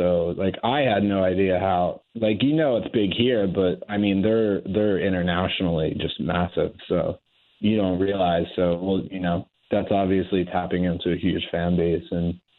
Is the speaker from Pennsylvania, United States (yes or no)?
yes; Philadelphia, Pennsylvania, United States; Yeah, so I'm from Philadelphia.